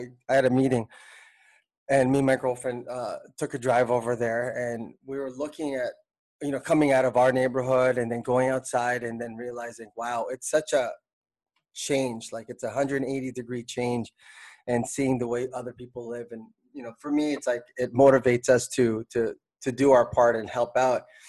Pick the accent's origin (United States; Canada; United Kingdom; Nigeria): Canada; Toronto, Ontario; we're both from Toronto